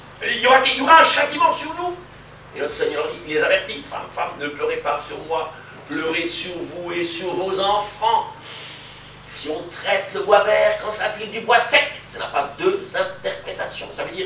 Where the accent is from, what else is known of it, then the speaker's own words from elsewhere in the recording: Grand Est, France; born there; Je suis alsacien de mère et de naissance.